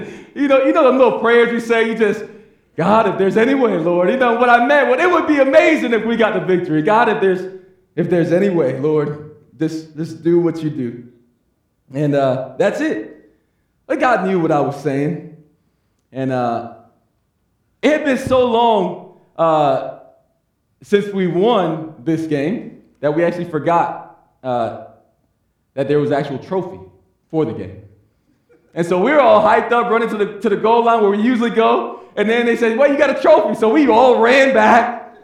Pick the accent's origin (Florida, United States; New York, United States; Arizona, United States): Florida, United States; Kissimmee; I saw some things were happening in my hometown of Kissimmee, Florida.